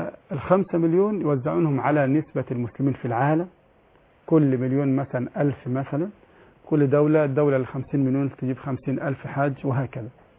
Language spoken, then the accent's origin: Arabic; Egypt; البنوك الإسلامية عندنا في البنوك عندنا في مصر عموما تنقسم إلى 3 أقسام